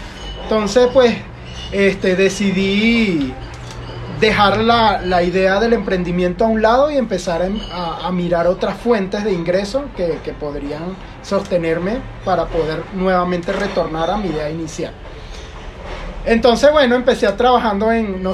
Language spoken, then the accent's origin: Spanish; Barquisimeto, Lara, Venezuela; also born or lived in Guanare, Venezuela / Cojedes, Venezuela / Barinas, Venezuela; Sí, soy de Barquisimeto, pero me considero de diferentes partes porque viví no solo en Barquisimeto. Yo nací en Barquisimeto, vivo en Guanare, Portuguesa, 12 años. Luego me regreso a Barquisimeto y luego de Barquisimeto voy a Cojedes y luego de... Bueno, llegué a Barinas... Luego Barquisimeto de nuevo